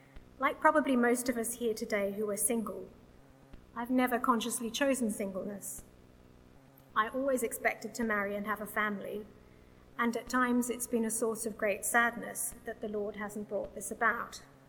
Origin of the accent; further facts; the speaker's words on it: Tasmania, Australia; moved away as an adult; now in Oxford, United Kingdom; I grew up in Tasmania. I moved to Oxford 10 years ago to work for the university